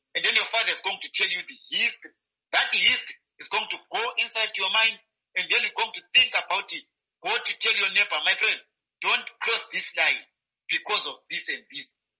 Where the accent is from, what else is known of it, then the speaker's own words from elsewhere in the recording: South Africa; I'm South African, so you want to go home.